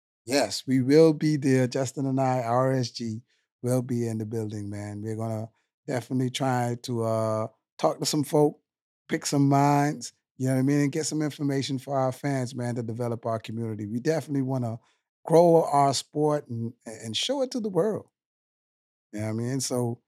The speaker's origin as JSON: {"language": "English", "country": "Bahamas", "said": "It's my second home because, you know, I'm from the Bahamas, but I'm not from that part."}